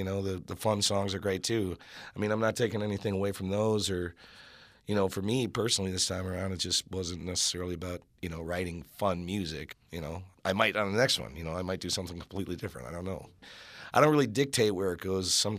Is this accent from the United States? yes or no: yes; Oconomowoc, Wisconsin, United States